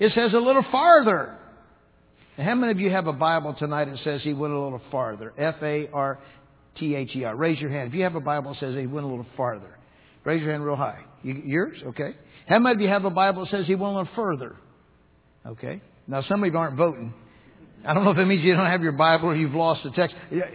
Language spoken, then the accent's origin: English; Tennessee, United States; well, you know, I'm from Tennessee. You know, sometimes we don't talk the best English down there anyway.